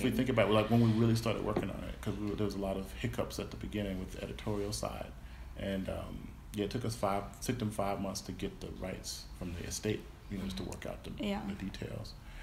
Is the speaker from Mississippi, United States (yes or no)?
yes; Mississippi, United States; Yeah, so as far as like where I'm from Mississippi originally.